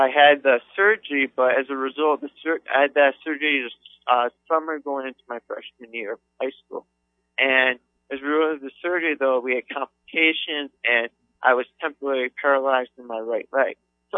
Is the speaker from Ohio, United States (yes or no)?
yes; Cleveland, Ohio, United States; growing up, I was from the Cleveland area, so I was a big fan of the Cleveland Indians